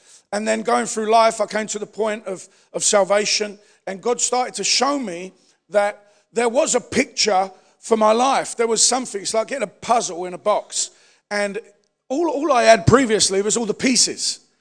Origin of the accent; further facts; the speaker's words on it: London, United Kingdom; growing up in the East End of London